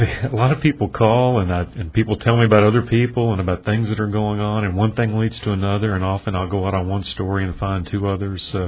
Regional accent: Richmond, Virginia, United States; because I grew up in Richmond.

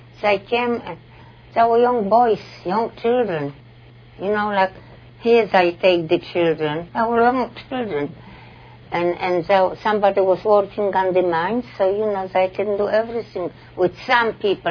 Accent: Sosnowiec, Silesian Voivodeship, Poland; English is a second language; From Sosnowiec. It's Schlesien, over Schlesien in German. But it was a beautiful city.

